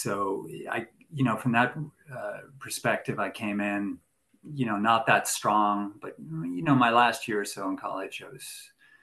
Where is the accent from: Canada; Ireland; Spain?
Ireland; Sutton, Leinster; So, growing up in Sutton, super dialed into watching the Davis Cup.